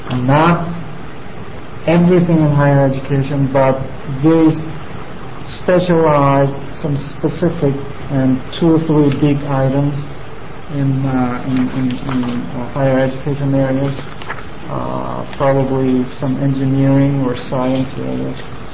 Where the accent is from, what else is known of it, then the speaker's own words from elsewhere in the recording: South Korea; English is a second language; So I grew up in South Korea, which means government led economic growth